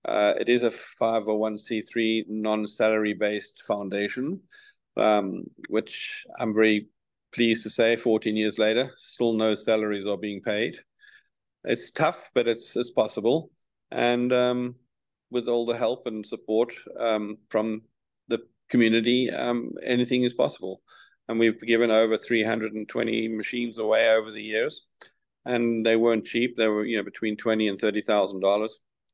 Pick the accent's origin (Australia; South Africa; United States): South Africa; moved away; Well, being South African and also holding a British passport, I had the option to leave.